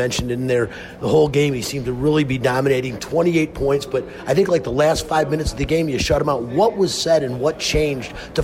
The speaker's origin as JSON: {"language": "English", "region": "Michigan", "country": "United States", "said": "I'm from Michigan like you are, went to Michigan State."}